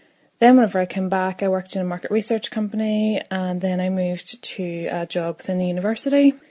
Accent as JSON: {"language": "English", "town": "Craigavon", "region": "Northern Ireland", "country": "United Kingdom", "tie": "born or raised there", "said": "I was born in Craigavon in County Armagh in Northern Ireland. I went to school in Newtown Hamilton Primary School, which is a wee school in the middle of the country. Our nearest towns were Markethill, Newry and Armagh."}